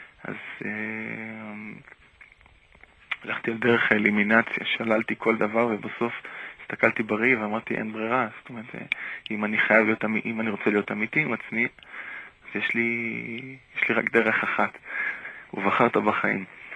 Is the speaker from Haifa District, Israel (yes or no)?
yes; Kiryat Motzkin, Haifa District, Israel; צברית, טיפוסית, אבל בלי הרבה רוח יהודית. גדלתי בקריית מוצקין.